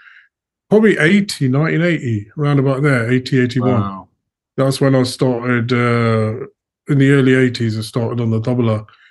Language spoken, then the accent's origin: English; Derby, East Midlands, United Kingdom; also born or lived in Canada; now in Leicester, United Kingdom; Me, born and bred in Derby.